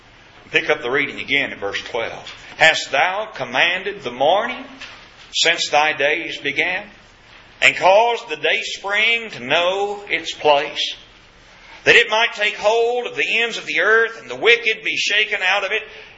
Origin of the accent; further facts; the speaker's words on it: Kentucky, United States; You know, growing up in Kentucky, I've never seen anything like that. You know why? We didn't have any oceans in Kentucky.